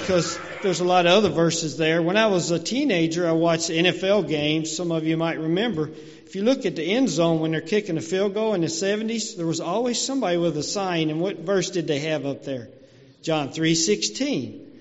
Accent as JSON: {"language": "English", "region": "Kentucky", "country": "United States", "said": "I'm from Kentucky, thinking."}